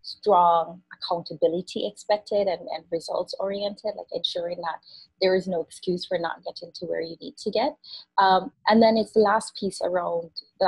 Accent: Spanish Town, Saint Catherine, Jamaica; I grew up in Jamaica. I grew up in Spanish Town, which isn't Negril or Montego Bay, or it's this this community that's unfortunately been associated with a lot of violence.

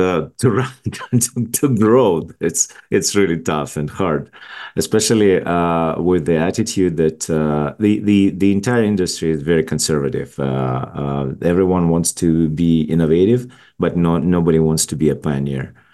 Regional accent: Belarus; now in Canada; I moved to Canada from Belarus around 15 years ago

